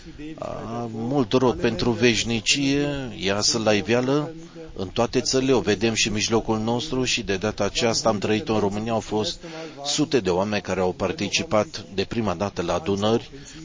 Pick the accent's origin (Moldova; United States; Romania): United States; Atlanta, Georgia; din Atlanta